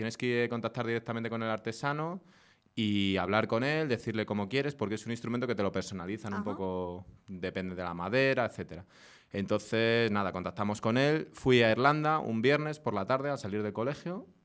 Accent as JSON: {"language": "Spanish", "region": "Community of Madrid", "country": "Spain", "tie": "born or raised there", "said": "aquí en Madrid, al lado de mi pueblo, en la Sierra de la Cabrera."}